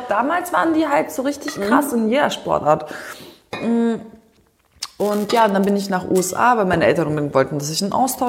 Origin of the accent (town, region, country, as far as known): Berlin, Germany